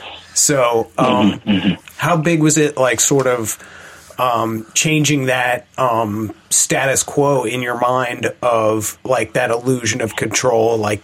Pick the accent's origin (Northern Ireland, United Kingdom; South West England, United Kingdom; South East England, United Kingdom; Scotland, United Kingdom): Scotland, United Kingdom; I'm Scottish. I know how to handle my shit.